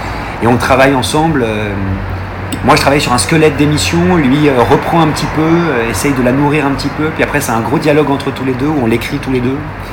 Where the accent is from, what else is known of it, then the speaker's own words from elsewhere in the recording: Paris, Île-de-France, France; born there; Et puis c'est là où j'ai toutes mes racines, effectivement, puisque mes deux parents étaient auvergnats, sont auvergnats. Et même si je suis né à Paris, c'est le lieu où je me suis rendu pour les vacances, en week-end.